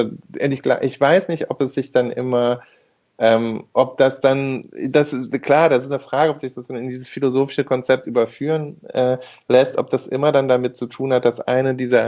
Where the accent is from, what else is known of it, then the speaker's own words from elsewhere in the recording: Rhineland, Germany; da bin ich Rheinländer, jeder Jeck ist anders